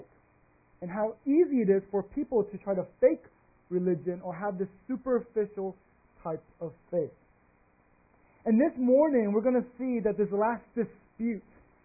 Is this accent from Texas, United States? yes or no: yes; Texas, United States; As many of y'all know, I am originally from Texas